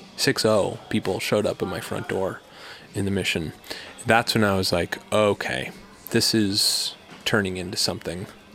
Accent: Vermont, United States; My friend George, who I grew up with in Vermont, was backpacking through town

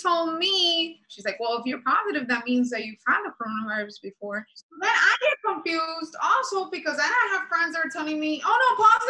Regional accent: Miami, Florida, United States; I'm born and raised in Miami, lived in Miami Beach for 20 years.

